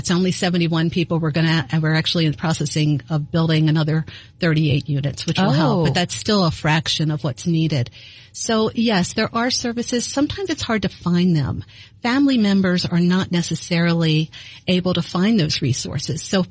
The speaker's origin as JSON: {"language": "English", "region": "East Coast", "country": "United States", "lives_now": "St. Louis, United States", "said": "I realized I had such a community of family here in St. Louis. I'm from the East Coast."}